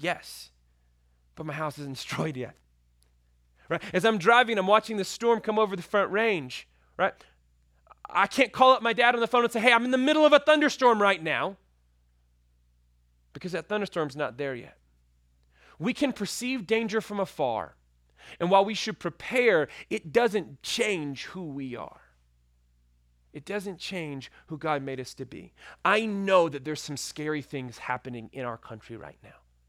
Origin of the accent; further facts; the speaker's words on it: Texas, United States; You know, growing up in West Texas, you could see the storms before they hit.